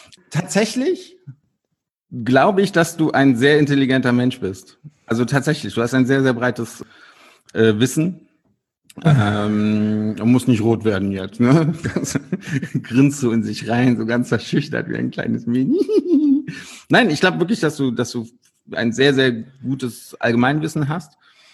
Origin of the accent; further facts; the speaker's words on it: Eitorf, North Rhine-Westphalia, Germany; also born or lived in Leverkusen; Also, es liegt halt Eitorf an der Sieg, ist zwischen Siegburg und Siegen, aber viel näher an Siegburg. Es gehört noch zur Köln-Bonner Bucht.